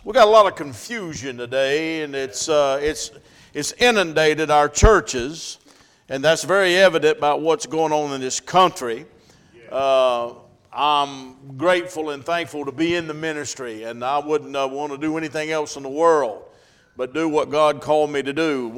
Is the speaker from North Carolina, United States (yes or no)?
yes; North Carolina, United States; Now, don't hold it against me because I'm from North Carolina and a Tar Heel fan. Now, don't cut me off. But we live right above Charlotte, about 25 miles, central part of the state.